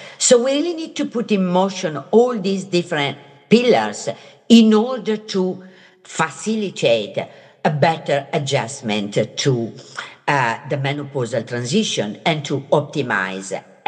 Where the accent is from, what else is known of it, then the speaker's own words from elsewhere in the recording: Italy; I come from Italy, so think about a Mediterranean diet